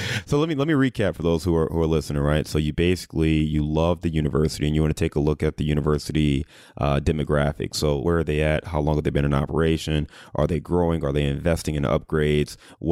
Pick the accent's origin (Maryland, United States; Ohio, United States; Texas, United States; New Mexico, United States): Ohio, United States; obviously I'm from Ohio, OH